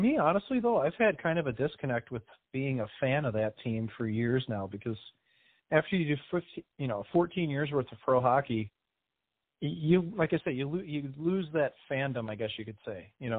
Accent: St. Louis, Missouri, United States; I was really just more happy for my hometown of St. Louis

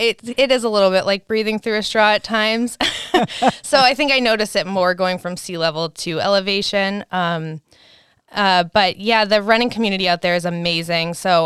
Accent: New Hampshire, United States; moved away as an adult; now in Denver, United States; I grew up in New Hampshire, so I moved out to Denver when I was 23

